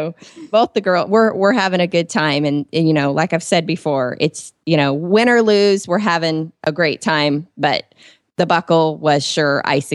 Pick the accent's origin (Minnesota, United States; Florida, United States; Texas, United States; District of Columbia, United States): Texas, United States; Weatherford; from Weatherford, Texas